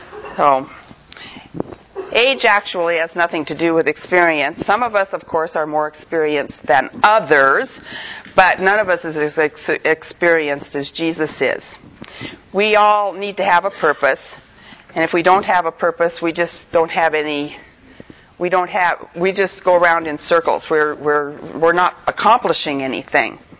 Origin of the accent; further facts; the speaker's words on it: Oregon, United States; It was really interesting listening to Helen talk, because she was raised in Michigan and I was raised in Oregon, but our lives weren't that different.